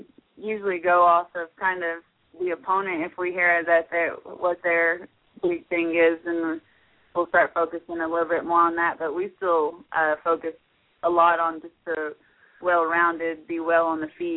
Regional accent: Tahlequah, Oklahoma, United States; I'm actually from Tahlequah, Oklahoma. It's the heart of Cherokee Nation, right in the middle of.

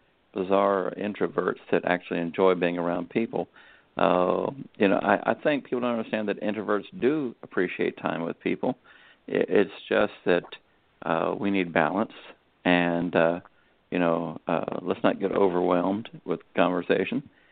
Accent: the South, United States; I said, I'm an American, I'm a Southern American

